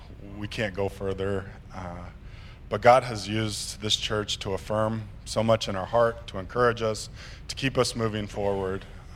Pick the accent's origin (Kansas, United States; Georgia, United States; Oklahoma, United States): Kansas, United States; And I'm from Kansas. My wife's from Carolina, so we have different language when we talk barbecue.